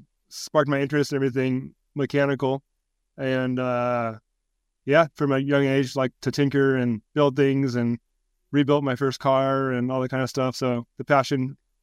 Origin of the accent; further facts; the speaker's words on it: Riverside, California, United States; Yeah, so I grew up in Riverside, California, about an hour inland from here in Orange County.